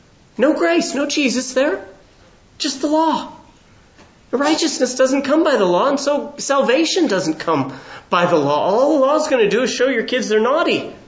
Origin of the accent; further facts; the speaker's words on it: California, United States; I'm from California. I rebel against everything.